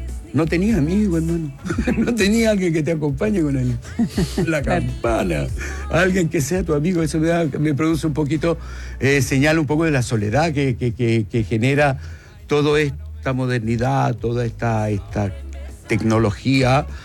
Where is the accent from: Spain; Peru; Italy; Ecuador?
Italy; yo crecí en Italia, yo pasé mi adolescencia en Italia